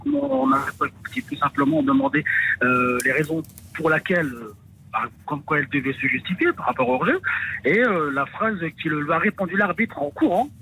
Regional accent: France; born there; Donc je suis français, je suis né en France, mais d'origine maghrébine, d'origine marocaine

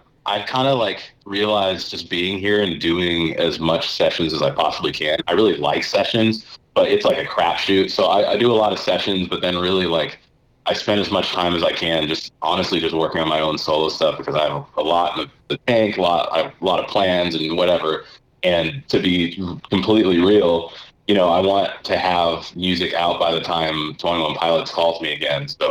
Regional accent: Seattle, Washington, United States; because they're Seattle and I'm from Seattle originally.

